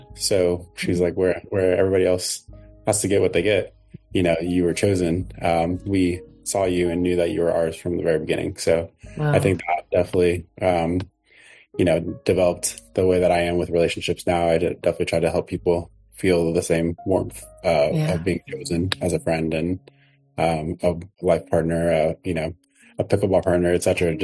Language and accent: English; Chandler, Arizona, United States; So I grew up in Chandler, Arizona.